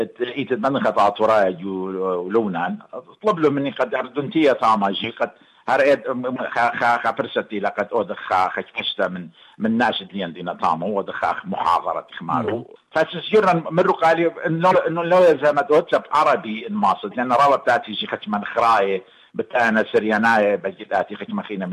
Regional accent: Syria; أنا من سوريا

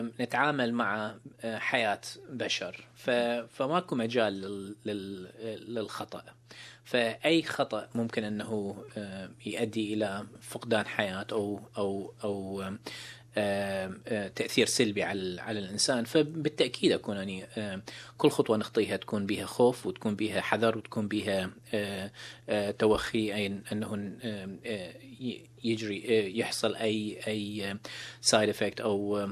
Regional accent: Iraq; moved away as an adult; now in Australia; هربت من العراق، وكنت لاجئ، فوصلت لأستراليا عن طريق القارب.

